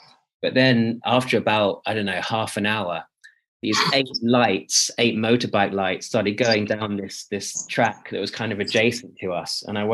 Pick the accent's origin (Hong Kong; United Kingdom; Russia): United Kingdom; We're from Britain.